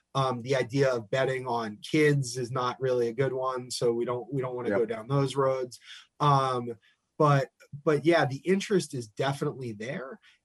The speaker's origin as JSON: {"language": "English", "town": "Pittsburgh", "region": "Pennsylvania", "country": "United States", "tie": "born or raised there", "said": "because I grew up in Pittsburgh and I managed to raise two boys here"}